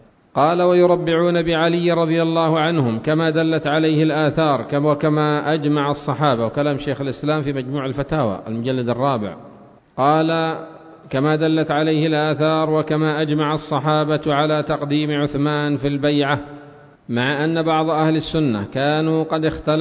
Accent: Sanaa, Yemen; نحن ما عندنا بيت المقدس، نحن عندنا في صنعاء كانت الكعبة اليمانية

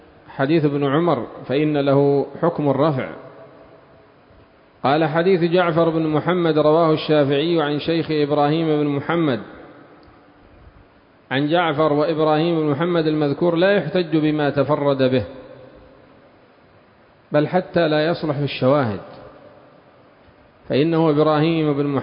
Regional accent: Yemen; والآن ماذا عندنا في اليمن؟ القات، ما عندنا إلا القات

